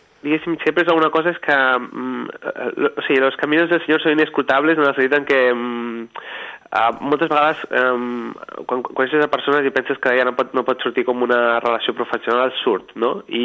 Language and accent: Catalan; Calella, Catalonia, Spain; soc de Calella de la Costa, que Calella de Palafrugell també té costa, però Calella és millor perquè Calella és com una semiciutat